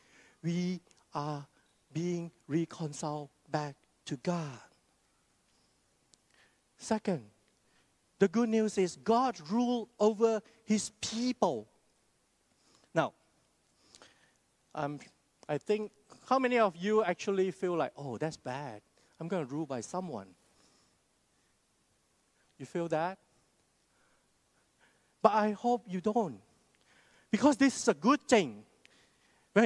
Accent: Malaysia; because we are Malaysian. So be proud as you're Malaysian.

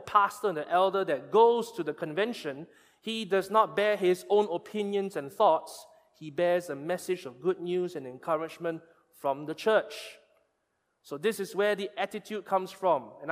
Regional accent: Malaysia; like most Malaysians, we're a little bit ignorant about it.

